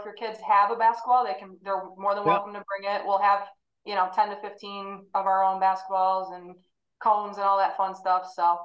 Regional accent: Rochester, New York, United States; So I'm from the Rochester, New York area originally, so moved back to that area in the mid-2000s

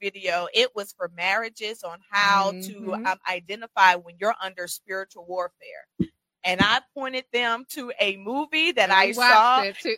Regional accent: Marietta, Georgia, United States; I'm from Marietta, Georgia. Homegrown, still live in Cobb County. Product of a single parent household, raised by my mother, who I love dearly.

